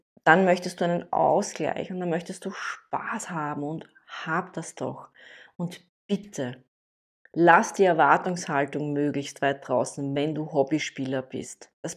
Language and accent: German; Eastern Austria, Austria; ich bin groß geworden am Sandplatz. Ne? Bei uns im Osten von Österreich gibt es ja hauptsächlich Sandplätze oder auch in Österreich generell, zumindest da, wo ich eben lebe.